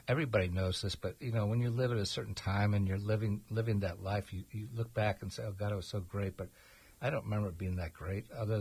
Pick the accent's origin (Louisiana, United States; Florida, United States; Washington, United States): Florida, United States; Sarasota; When I grew up in Sarasota, I was very young. I didn't have a car. I had a bicycle and I had a boat. And the two things got me around town.